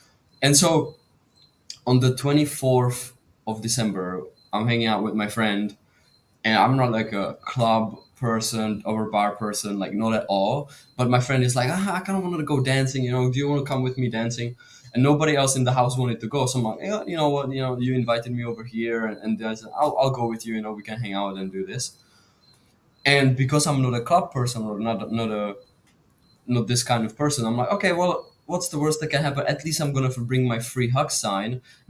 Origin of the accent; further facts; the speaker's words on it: Czechia; I'm from the Czech Republic.